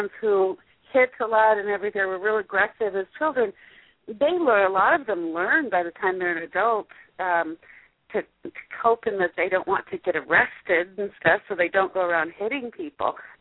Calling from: Minneapolis, Minnesota, United States; Minneapolis.

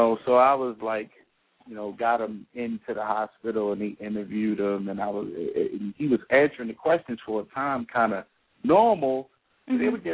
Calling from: Baltimore, Maryland, United States; How you doing? Good evening. … I'm calling from Baltimore.

